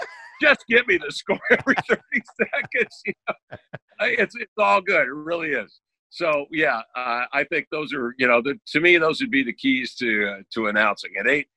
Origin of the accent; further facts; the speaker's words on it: Indiana, United States; growing up in Indiana though, I didn't hear a lot of your broadcast, my real basketball guy is Jerry Baker, my old Pacer guy from 1967